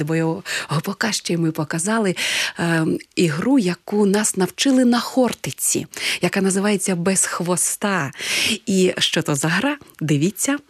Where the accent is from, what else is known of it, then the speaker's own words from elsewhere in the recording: Luhansk, Luhansk Oblast, Ukraine; Зрозуміло, що ми теж луганчани